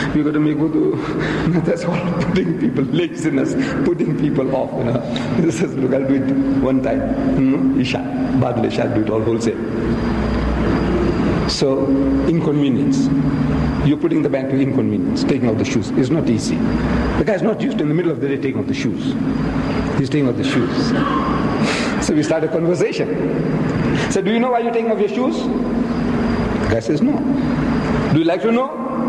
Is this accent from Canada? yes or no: no; India; I come from India. I look like an Indian.